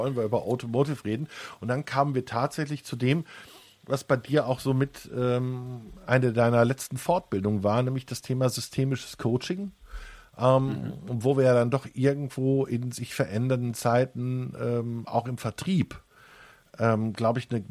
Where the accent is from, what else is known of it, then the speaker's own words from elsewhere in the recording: Duisburg, North Rhine-Westphalia, Germany; ich bin ja gebürtiger Duisburger, also ich bin hier aufgewachsen, ich habe mich immer extrem echauffiert, wenn meine Familie dat und wat gesagt hat.